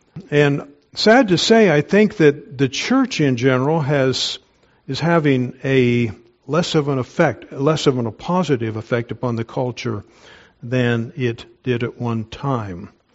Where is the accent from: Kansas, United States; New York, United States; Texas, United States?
Kansas, United States; I'm from Kansas, where we learn to do that sort of stuff.